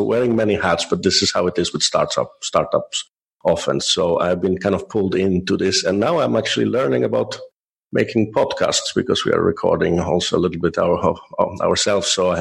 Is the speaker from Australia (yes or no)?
no; Poland; also born or lived in India; now in Norway; But I'm not from Norway. I'm from Poland originally. And I moved to Norway actually because after living in India as a young man